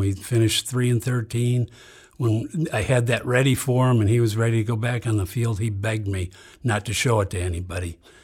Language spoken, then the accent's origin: English; St. Paul, Minnesota, United States; I grew up in St. Paul. I've never lived more than 2 miles from where I grew up.